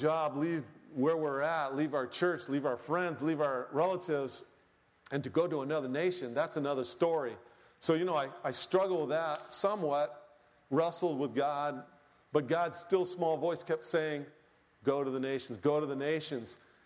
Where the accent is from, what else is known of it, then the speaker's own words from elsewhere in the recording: Laurel, Maryland, United States; we are from Laurel, Maryland, which is just down the road from you all